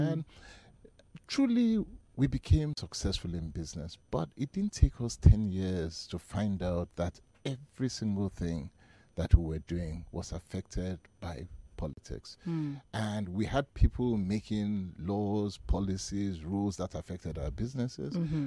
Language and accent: English; Lagos, Nigeria; born there; also born or lived in Port Harcourt; I was born in Port Harcourt, Rivers State in 1967. And went to school at King's College, Lagos, Corona, Lagos, University of Lagos, finished as an architect.